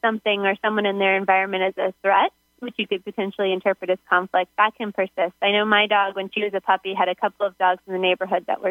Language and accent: English; Florida, United States; now in Oregon, United States; Originally, I'm from Florida.